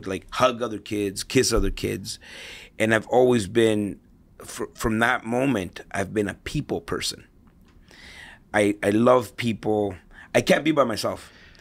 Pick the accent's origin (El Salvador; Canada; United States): El Salvador; And the reason for that is because I came from El Salvador, war-torn country.